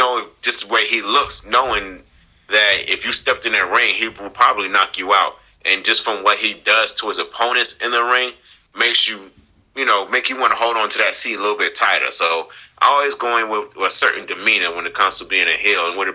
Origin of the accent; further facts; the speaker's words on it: Brooklyn, New York, United States; I grew up in Brownsville, the Brownsville area of Brooklyn.